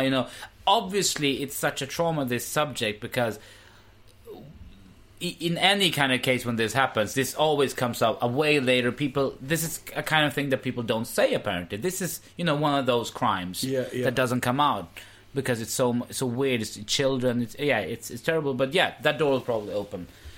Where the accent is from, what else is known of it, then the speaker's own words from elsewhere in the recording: Pakistan; And I just felt, this is the first time I'm patriotic. I am Pakistani now.